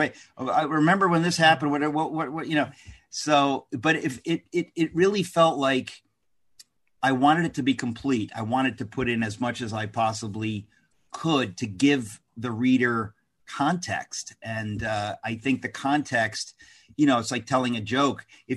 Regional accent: Queens, New York, United States; I was I was born in Queens. We moved to Jackson Heights, which is another part of Queens.

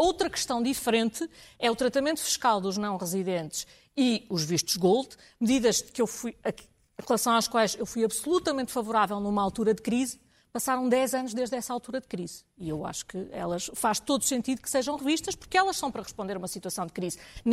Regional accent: Porto, Norte, Portugal; eu sou do Porto, eu lembro-me muito bem como era a habitação no centro do Porto

